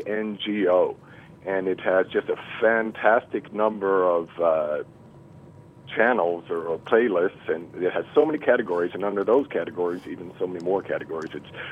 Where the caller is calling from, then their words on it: Newfoundland and Labrador, Canada; Newfoundland.